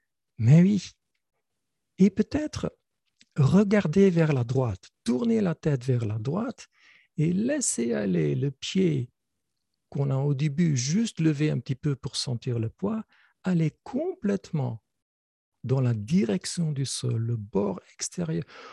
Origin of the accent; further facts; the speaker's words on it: Belgium; moi je suis belge, donc je peux mettre un plateau avec des bières belges dessus.